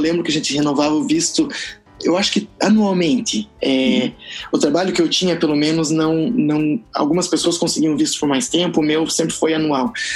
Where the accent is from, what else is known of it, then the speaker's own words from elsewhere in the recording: São Mateus do Sul, Paraná, Brazil; also born or lived in Curitiba; eu sou do Paraná, eu nasci no interior do Paraná e morei uma boa parte em Curitiba. Basicamente, cresci em São Mateus do Sul, uhum. E mudei pra Curitiba para estudos de ensino médio e faculdade